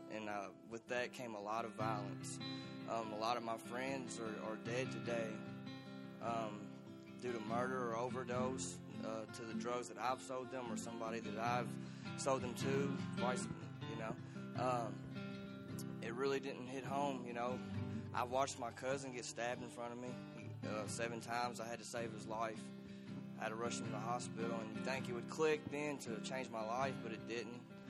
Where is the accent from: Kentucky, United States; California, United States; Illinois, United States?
Kentucky, United States; Bardstown; I'm from Bardstown, Kentucky. I'm 26 years old.